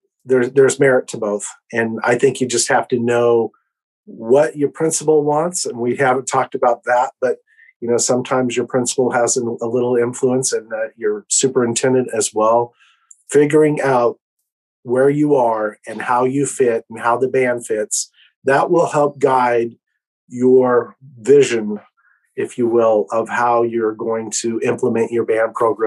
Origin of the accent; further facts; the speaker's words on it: Kirksville, Missouri, United States; I grew up that way in Kirksville, Missouri